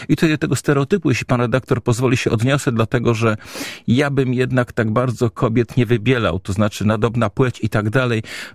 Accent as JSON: {"language": "Polish", "town": "Poznań", "region": "Greater Poland Voivodeship", "country": "Poland", "said": "Wie pan, ja jestem z Dolnego Łazarza."}